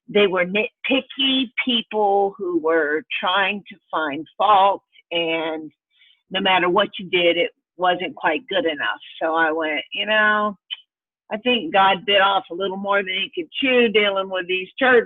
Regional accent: North Carolina, United States; also born or lived in Miami / Jacksonville; I was born in Miami, and I lived there for a short time. And when my father went to seminary, we moved to Jacksonville, and shortly after to North Carolina, where he pastored his first church.

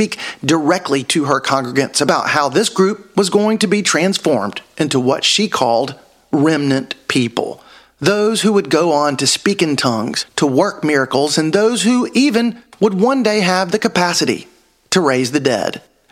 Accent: Alabama, United States; Hey, I'm from South Alabama, the evangelical parts. I'm not scared of y'all one bit.

